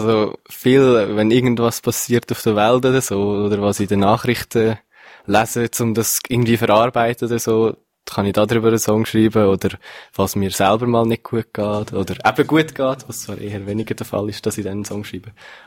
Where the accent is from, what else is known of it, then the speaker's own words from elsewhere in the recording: Switzerland; Und Deutsch singen oder Hochdeutsch singen als Schweizer finde ich auch immer so ein bisschen schwierig.